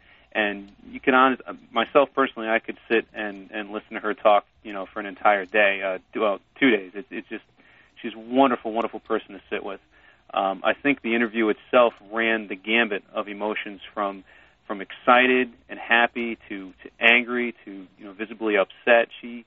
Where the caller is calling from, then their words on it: Eldersburg, Maryland, United States; I'm calling you from Eldersburg, Maryland.